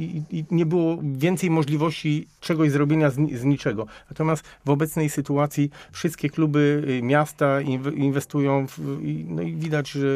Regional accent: Poznań, Greater Poland Voivodeship, Poland; Tylko ja byłem urodzonym poznaniakiem

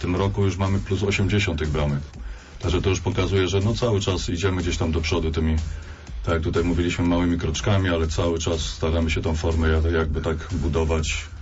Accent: Gniezno, Greater Poland Voivodeship, Poland; Przez to tak się wspieramy jako gnieźnianie.

